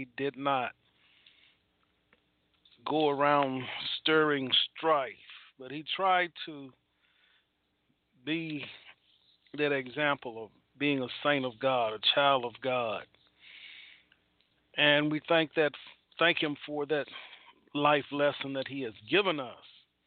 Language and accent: English; Dixonville, Tennessee, United States; Lived in the community that I grew up in Dixonville, Tennessee.